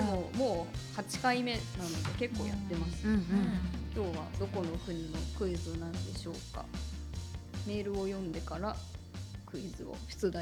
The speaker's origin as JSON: {"language": "Japanese", "country": "France", "second_language": "Japanese", "said": "俺はフランス人。"}